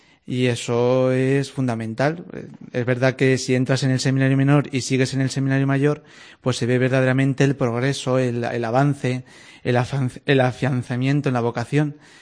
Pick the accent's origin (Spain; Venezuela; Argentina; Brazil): Spain; Mejorada, Castilla-La Mancha; also born or lived in Talavera de la Reina; Soy de Mejorada, nacido principalmente en Talavera, pero prácticamente mi vida de fe y sacramental es en la parroquia de Mejorada. De hecho, allí es a donde vivo ahora.